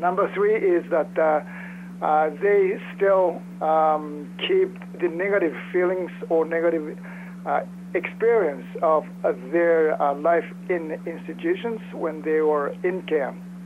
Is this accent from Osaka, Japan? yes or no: yes; Osaka, Japan; English is a second language; I'm from Osaka, Japan